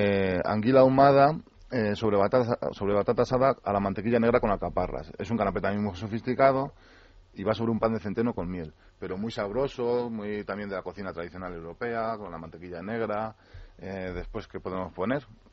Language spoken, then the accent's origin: Spanish; Salamanca, Castile and León, Spain; now in Madrid, Spain; Yo no soy de hecho, como dije, soy de Salamanca.